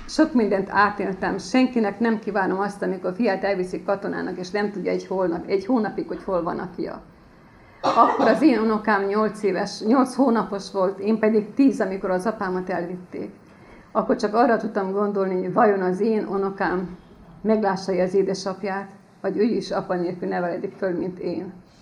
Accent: Vojvodina, Serbia; born there; Én akkor, amikor születtem, Magyarország volt, az a délvidék, ahol én születtem. Én nem tehetek arról, hogy a határok ide-oda tolódnak. Én akkor is, nekem akkor is az az én szülőföldem, de ide tartozok.

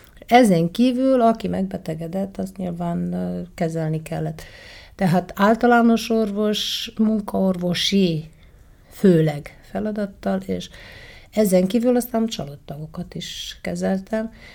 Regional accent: Hungary; Mert én csak azt mondtam, hogy egyrészt magyar vagyok, másrészt a pap az apám

